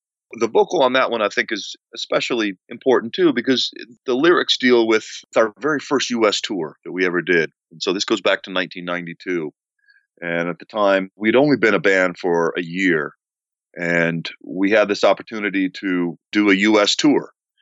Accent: Washington, District of Columbia, United States; We grew up in the Washington, D.C. area, and so we were immediately exposed to this thing called go-go music.

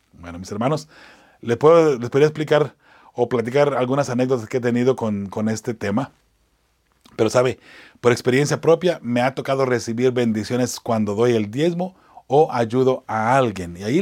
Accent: Zacatecas, Mexico; Así somos los de Zacatecas, ¿ok?

